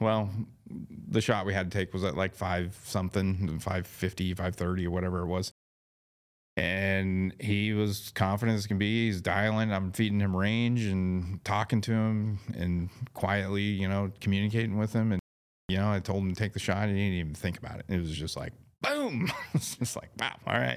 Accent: San Diego, California, United States; I grew up in East San Diego.

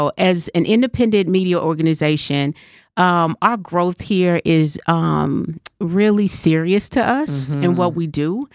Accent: Tulsa, Oklahoma, United States; now in Dallas, United States; we're originally from Tulsa

